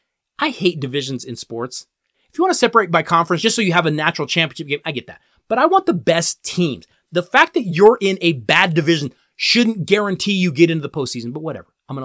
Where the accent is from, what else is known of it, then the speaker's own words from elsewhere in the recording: Colorado, United States; the number 2 wild card team, my hometown, Colorado Avalanche